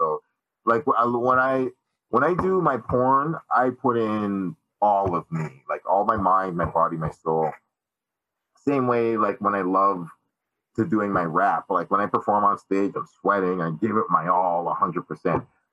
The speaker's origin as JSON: {"language": "English", "country": "Canada", "lives_now": "Toronto, Canada", "said": "I'm a Jamaican Canadian porn star, musician, journalist, activist, cat lover, comic book lover, interesting human being that lives in Toronto, Ontario, Canada."}